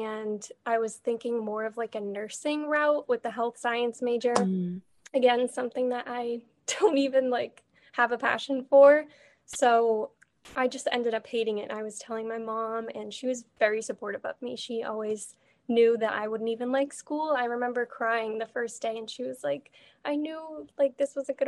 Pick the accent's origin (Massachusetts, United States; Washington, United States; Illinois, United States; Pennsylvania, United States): Massachusetts, United States; Boston; I am from the Boston area in Massachusetts.